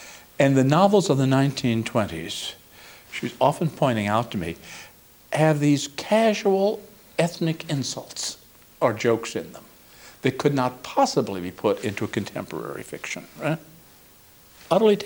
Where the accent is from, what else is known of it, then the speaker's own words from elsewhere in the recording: United States; I'm an American. I was born here.